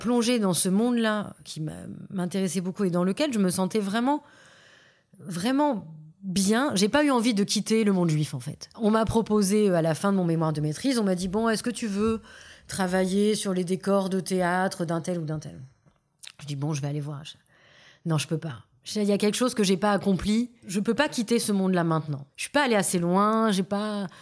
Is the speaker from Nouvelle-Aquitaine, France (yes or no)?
yes; Bordeaux, Nouvelle-Aquitaine, France; born there; moi, je suis née à Bordeaux, famille bourgeoise, catholique, tout ce qu'il y a de plus confortable, de plus installé.